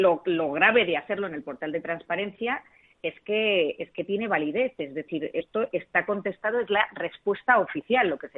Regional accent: Spain; siendo española

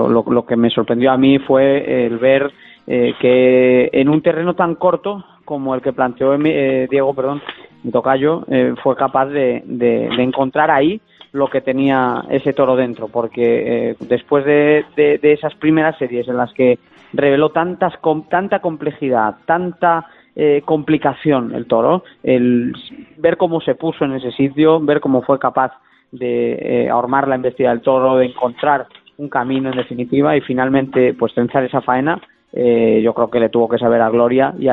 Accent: Galicia, Spain; mi tierra, Galicia

